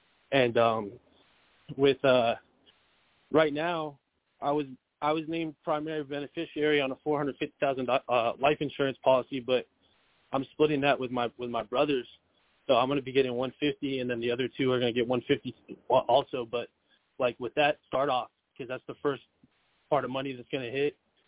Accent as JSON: {"language": "English", "town": "El Paso", "region": "Texas", "country": "United States", "tie": "born or raised there", "said": "Born and raised in El Paso, Texas. But right now I'm working in Georgia, bro."}